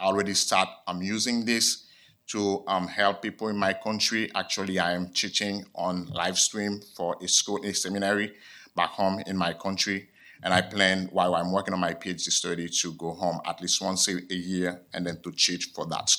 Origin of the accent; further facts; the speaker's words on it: Haiti; I came from Haiti.